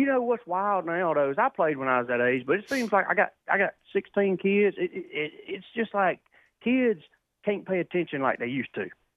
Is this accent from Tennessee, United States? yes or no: no; South Carolina, United States; I'm like, dude, I'm from South Carolina.